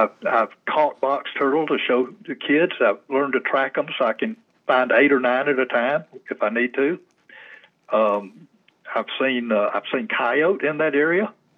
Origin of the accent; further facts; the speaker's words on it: Sandy Springs, Georgia, United States; also born or lived in Atlanta; Okay, I'm a native Georgian, born at Crawford Long Hospital many years ago in 1948. I grew up mostly in Sandy Springs. We moved there when I was about 6 years old